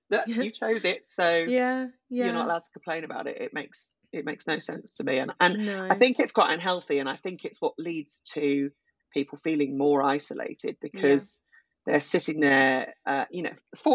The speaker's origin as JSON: {"language": "English", "country": "United Kingdom", "said": "we're British as well. The British, we love a moan, don't we?"}